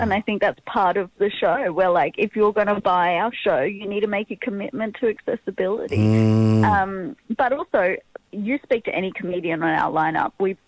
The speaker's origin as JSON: {"language": "English", "town": "Campbelltown", "region": "New South Wales", "country": "Australia", "tie": "born or raised there", "said": "He came to my hometown of Campbelltown."}